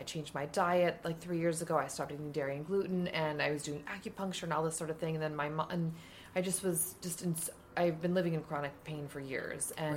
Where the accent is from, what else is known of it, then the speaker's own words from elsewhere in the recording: Minnesota, United States; and I'm from Minnesota.